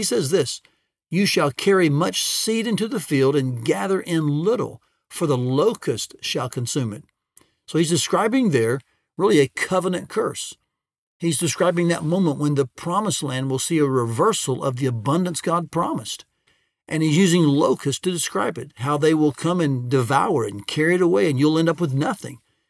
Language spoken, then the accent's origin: English; Tennessee, United States; Once, when I was growing up in Tennessee, I was in Nashville on the year that they were predicting a massive amount of locusts.